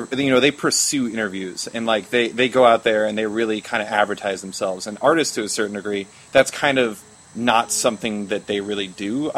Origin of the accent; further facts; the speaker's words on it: Anchorage, Alaska, United States; I grew up in Anchorage, Alaska, and we had one shop